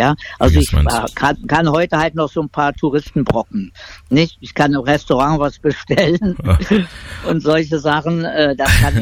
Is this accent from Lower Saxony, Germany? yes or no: no; Berlin, Germany; also born or lived in Madrid, Spain; Das heißt, ich bin in Spanien geboren, der Papa war Spanier und bin aber, wie sagt der Berliner so schön, aufgewachsen in Berlin, im alten West-Berlin.